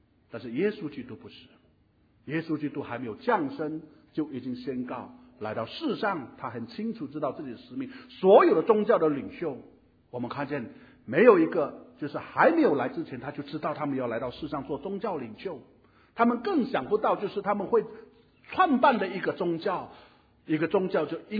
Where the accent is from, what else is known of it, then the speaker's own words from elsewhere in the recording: Singapore; 我是中国人，我是华人，我是新加坡人